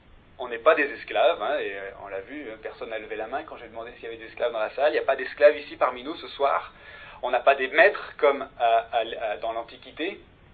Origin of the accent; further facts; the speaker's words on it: France; Il nous pose un problème en tant que Français.